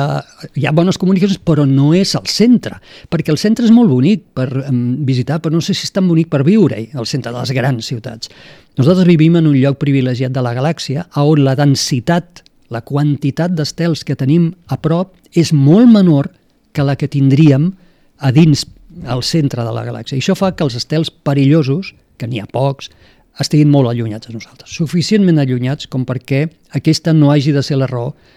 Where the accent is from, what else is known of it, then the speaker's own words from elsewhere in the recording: Tarragona, Catalonia, Spain; now in Sant Cugat, Spain; que consti que sóc de Tarragona i visc a Sant Cugat